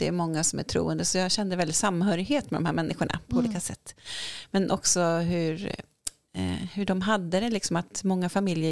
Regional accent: Uppsala, Uppsala County, Sweden; now in Gothenburg, Sweden; jag är från början Uppsalabo där jag växte upp. Sen har jag bott i Göteborg snart lika länge som jag bodde i Uppsala, vilket är fruktansvärt länge. Jag bor ute på Donsö i Göteborgs skärgård och jag har min familj där.

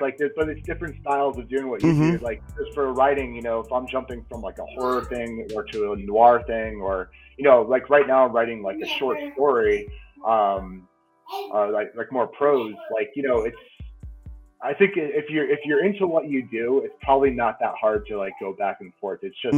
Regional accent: Connecticut, United States; now in Reno, United States; I'm from Connecticut, man. I'm like the East Coast guy.

